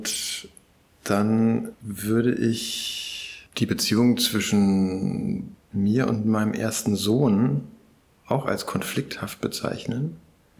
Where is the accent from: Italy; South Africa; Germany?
Germany; Lübeck, Schleswig-Holstein; Ich komme aus Lübeck. Ich bin sowohl Sohn als auch Vater und bin jetzt 53 Jahre alt.